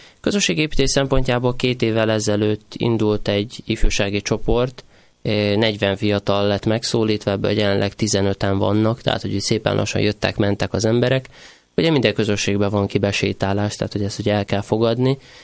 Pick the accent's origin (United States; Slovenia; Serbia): Serbia; Vojvodina; Ugye jó magam Délvidékről származok